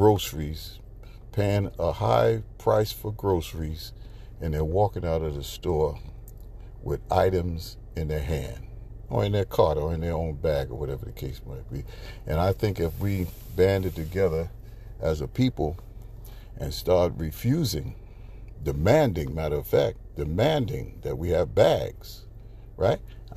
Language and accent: English; United States; we as American people, we kind of go for anything